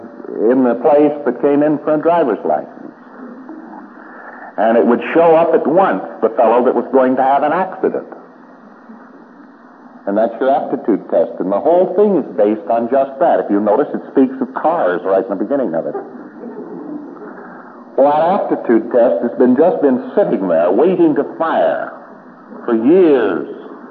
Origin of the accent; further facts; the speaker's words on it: United States; as an American, I, of course, know everything to know about road safety